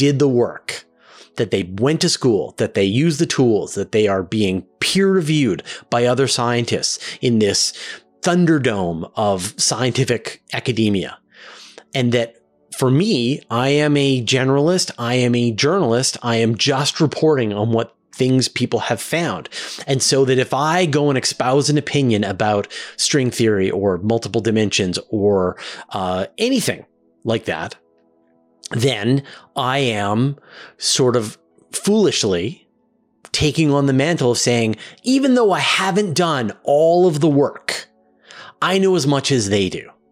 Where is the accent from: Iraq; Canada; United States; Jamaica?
Canada; as a Canadian citizen, I have to vote for my government. And so it's my job to build up a level of expertise in the policies of the various parties in my country